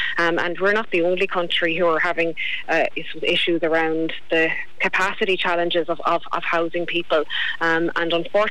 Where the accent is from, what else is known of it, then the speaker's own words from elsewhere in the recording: Ireland; And I think as an Irish nation, we're well aware, we've got a strong history of emigration ourselves over the years